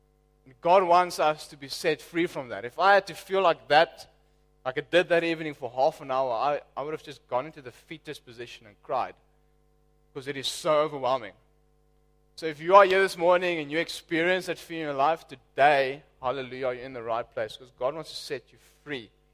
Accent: George, Western Cape, South Africa; I come from George, down in the Cape, for those who don't know it.

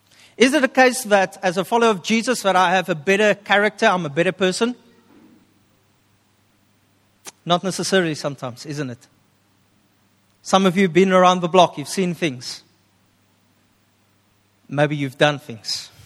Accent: Upington, Northern Cape, South Africa; I come from Upington. I can handle the heat.

